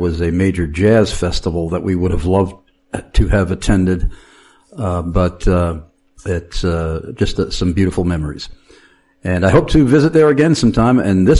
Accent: Amityville, New York, United States; No, I was on the borderline of Nassau and Suffolk. I was born and raised in Amityville, Long Island.

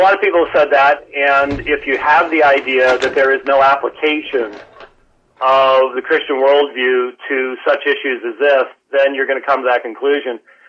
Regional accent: Minneapolis, Minnesota, United States; born there; also born or lived in Mechanicsburg, Pennsylvania / Camp Hill, Pennsylvania; I was born in Minneapolis.

